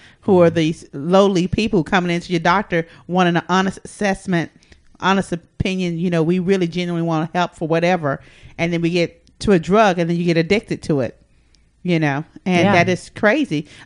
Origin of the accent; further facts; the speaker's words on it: Dallas, Texas, United States; I'm from Dallas, Texas.